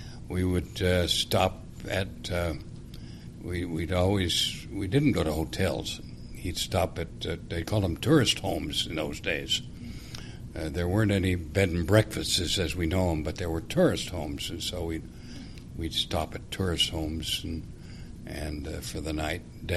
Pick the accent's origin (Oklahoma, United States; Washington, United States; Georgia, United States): Washington, United States; Wenatchee; I was born in Wenatchee on September 30, 1919. The middle child of three.